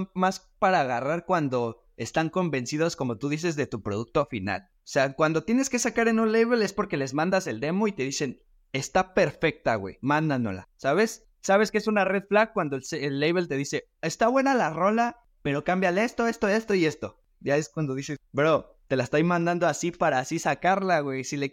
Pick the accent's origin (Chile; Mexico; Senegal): Mexico; State of Mexico; Soy de Estado de México, güey.